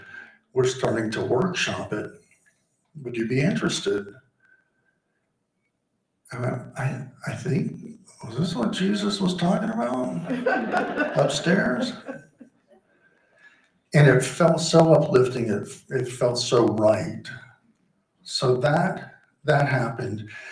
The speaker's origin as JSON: {"language": "English", "region": "Florida", "country": "United States", "said": "I'm from Florida. It's just a reference."}